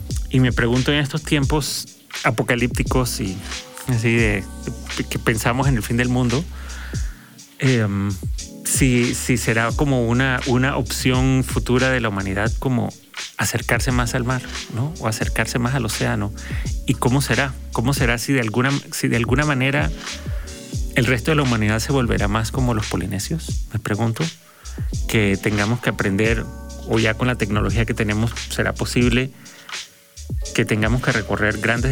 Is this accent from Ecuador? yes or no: no; Panama; la cultura de Panamá es eminentemente caribeña. Entonces, si bien estamos en el Pacífico, somos caribeños.